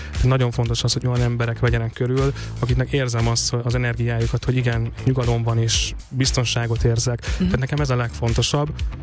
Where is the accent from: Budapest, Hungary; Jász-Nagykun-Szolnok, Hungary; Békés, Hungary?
Békés, Hungary; ugye Békés megyéből származom, és hogyha hazamegyek, ott jó csönd